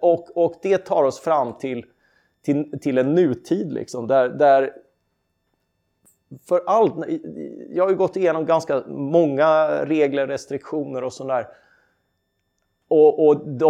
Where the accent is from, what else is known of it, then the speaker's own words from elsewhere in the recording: Karlskrona, Blekinge, Sweden; I min hemstad Karlskrona